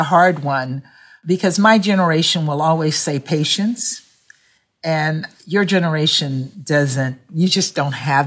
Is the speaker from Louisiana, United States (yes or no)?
yes; Louisiana, United States; And I grew up in Louisiana. And I went to Black schools.